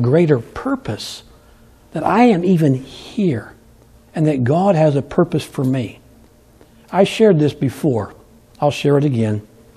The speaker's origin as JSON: {"language": "English", "region": "California", "country": "United States", "tie": "born or raised there", "said": "Well, that's how we were growing up in California, believe it or not. And I'm talking about before all the junk that's happening. I loved my place where I grew up. So when I moved to Kansas, it was only because I was forced to."}